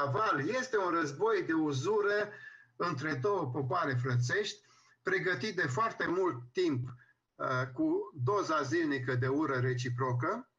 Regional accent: Romania; eu totuși sunt român

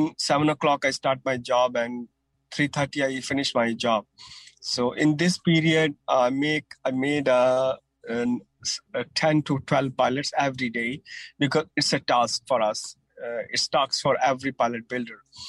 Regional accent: India; English is a second language; I'm from India.

